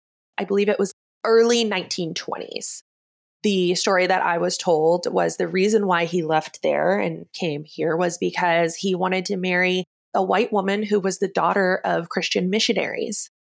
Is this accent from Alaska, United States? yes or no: yes; Alaska, United States; moved away as an adult; I was born and raised in Alaska. I lived there until about 9 months after my 18th birthday. Early 90s to 2000s, Alaska is very conservative. I was born in my parents' apartment with a midwife.